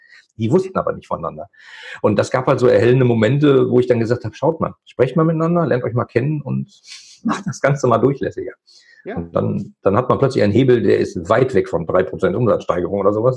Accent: North Rhine-Westphalia, Germany; ich komme aus dem Ruhrgebiet

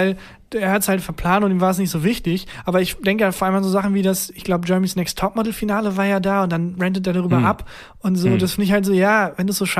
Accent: Bielefeld, North Rhine-Westphalia, Germany; ich komme aus Bielefeld.

